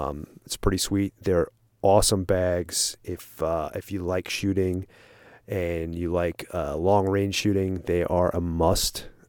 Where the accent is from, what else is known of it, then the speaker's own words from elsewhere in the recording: New York, United States; now in Utah, United States; No, I like Utah. I definitely enjoy four seasons. I mean, I came from New York, so I had four seasons, and it was definitely a change.